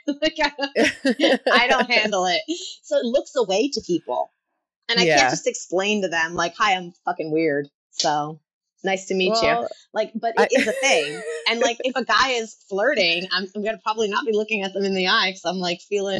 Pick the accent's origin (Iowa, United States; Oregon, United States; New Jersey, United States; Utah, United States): New Jersey, United States; But then again, I'm from New Jersey, so some people think I'm always rude.